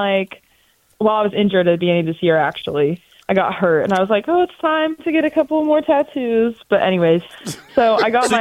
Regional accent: Mississippi, United States; also born or lived in San Diego, United States; I'm from the South. I'm from Mississippi.

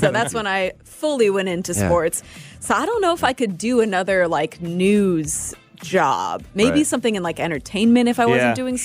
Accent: Florida, United States

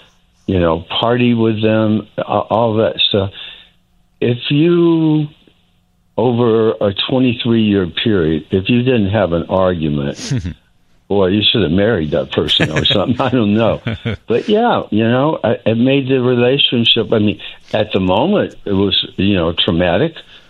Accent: Tupelo, Mississippi, United States; But, you know, growing up in Tupelo, they used to have car shows

